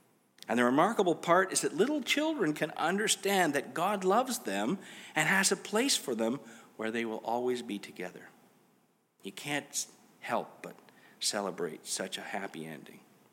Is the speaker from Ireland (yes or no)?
no; Canada; and perhaps because we're Canadian